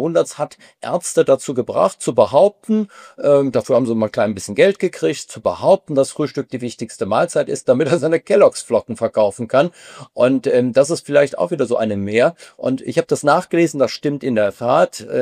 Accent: Düsseldorf, North Rhine-Westphalia, Germany; Ist als Düsseldorfer etwas schwierig hier zu sagen, ohne dass man wirklich Personenschutz braucht.

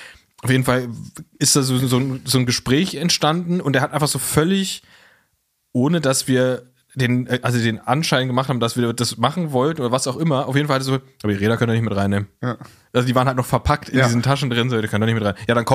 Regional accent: Berlin, Germany; Also ich als Berliner nenne es Berg.

